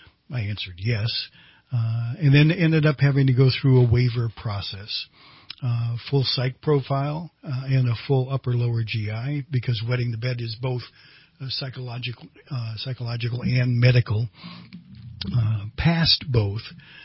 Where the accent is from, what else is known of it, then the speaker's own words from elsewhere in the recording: Virginia, United States; also born or lived in San Diego, California / Long Beach, California; Well, I was raised in the Northern Virginia area. My father was a Navy pilot, and we bounced between San Diego and Long Beach, and San Diego and Long Beach with his tours to Vietnam.